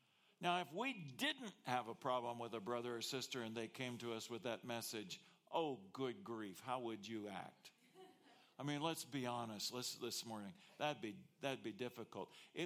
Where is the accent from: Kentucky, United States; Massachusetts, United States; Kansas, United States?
Kansas, United States; Wichita; I grew up in Wichita, Kansas.